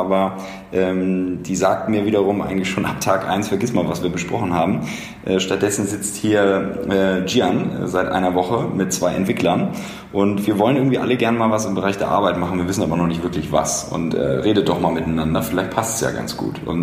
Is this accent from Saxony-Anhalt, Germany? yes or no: no; Hamburg, Germany; Ich komme ursprünglich aus Hamburg, habe einen eher juristischen Background